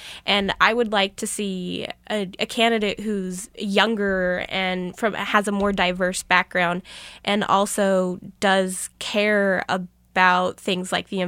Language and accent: English; United States; I am American, but I also have this other cultural identity as well. So I can see issues from like as an American, but also as like a German.